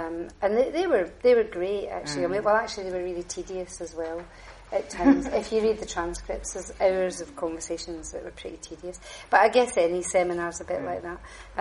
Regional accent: Glasgow, Scotland, United Kingdom; And I'm Glaswegian. So that's abrasive, you know.

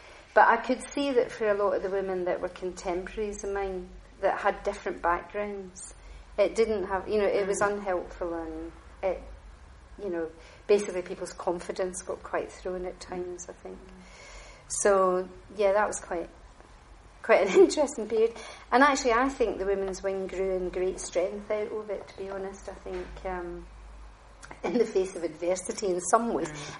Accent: Glasgow, Scotland, United Kingdom; And I'm Glaswegian. So that's abrasive, you know.

